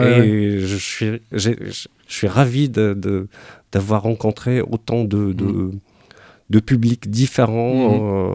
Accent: Morocco; moved away as an adult; Alors, je suis d'origine marocaine. J'ai quitté le Maroc après avoir obtenu un diplôme en ingénierie et gestion des entreprises.

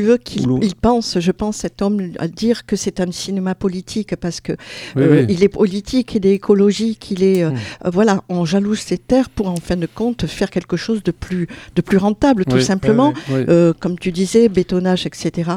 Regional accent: Corsica, France; Attends, je suis Corse

